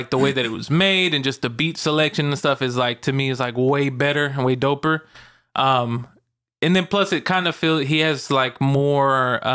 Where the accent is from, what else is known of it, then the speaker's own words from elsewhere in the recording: Arkansas, United States; growing up in Arkansas, we really didn't have big amusement parks in Arkansas. There's not really a big one unless you go to like, I think Fayetteville might have some, or no, there's actually a few in Little Rock near where I live